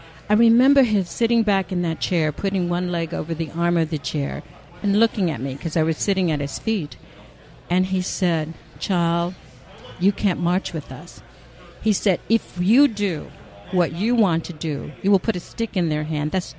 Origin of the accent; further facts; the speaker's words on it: Indianapolis, Indiana, United States; Yes, I'm from Indianapolis, Indiana, and I don't mind telling my age.